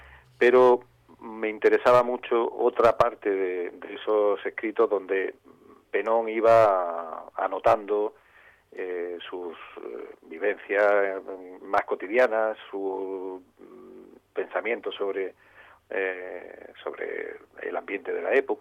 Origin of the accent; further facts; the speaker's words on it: Granada, Andalusia, Spain; como cualquier granadino, como cualquier aficionado a la literatura